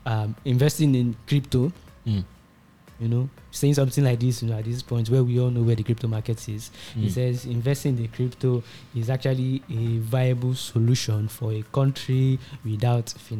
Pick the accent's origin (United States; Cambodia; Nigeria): Nigeria; Lagos; No, I'm from Lagos State in Saleko.